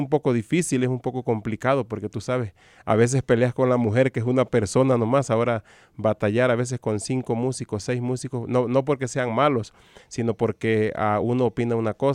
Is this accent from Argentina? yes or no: no; Mexico; moved away; me vine hace mucho tiempo de México